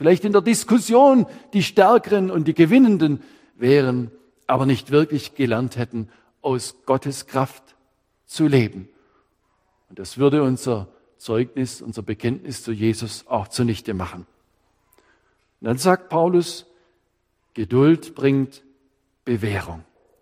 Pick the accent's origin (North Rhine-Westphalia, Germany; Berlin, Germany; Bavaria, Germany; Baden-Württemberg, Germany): Baden-Württemberg, Germany; Könnte sagen, als Schwabe